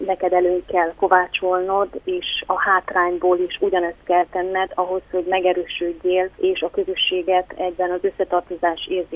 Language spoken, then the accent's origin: Hungarian; Slovenia; Ugye én szlovénban születtem és nőttem fel, ismerem ezeket a problémákat.